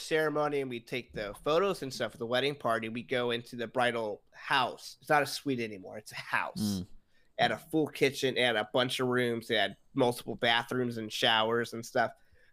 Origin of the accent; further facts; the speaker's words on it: Corpus Christi, Texas, United States; but I'm from the beach. You know, I'm from Corpus. I love the beach. I live by the beach.